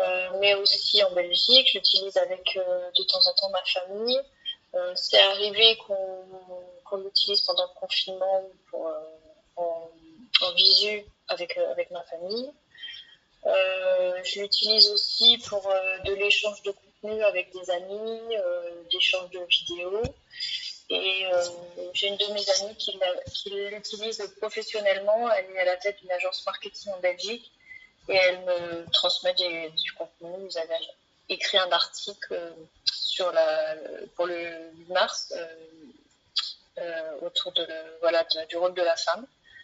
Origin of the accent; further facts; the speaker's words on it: Mont-Saint-Aignan, Normandy, France; born there; 50 ans, je suis architecte d'intérieur et je suis née à Mont-Saint-Aignan dans le 76.